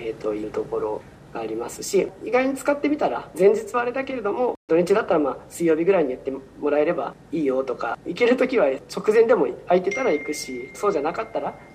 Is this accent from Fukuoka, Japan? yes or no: no; Osaka, Japan; now in Tokyo, Japan; 住んでるのはですね、東京で、出身は大阪です。年齢は37歳。